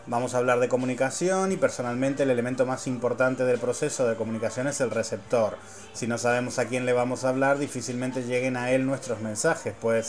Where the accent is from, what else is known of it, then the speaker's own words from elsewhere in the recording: Argentina; Debo confesar que como argentino me resultó súper complicado